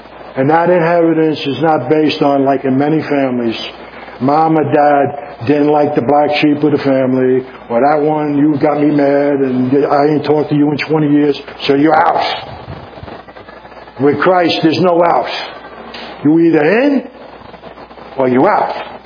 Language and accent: English; Jersey City, New Jersey, United States; but I'm from Jersey City, so I'm just trying to get your attention